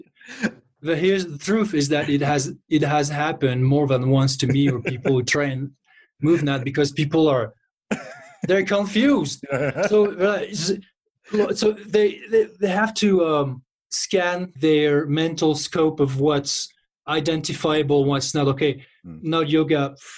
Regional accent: Île-de-France, France; I grew up close to Paris.

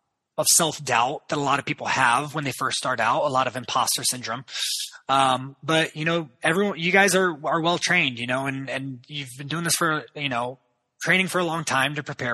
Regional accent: Ohio, United States; I'm from Ohio.

